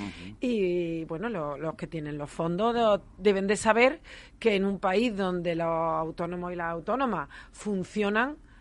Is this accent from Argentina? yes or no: no; Córdoba, Andalusia, Spain; quiero que nos conozcáis, que vengáis a Córdoba, que no lo creéis, pero yo soy muy seguía, que se dice en mi tierra.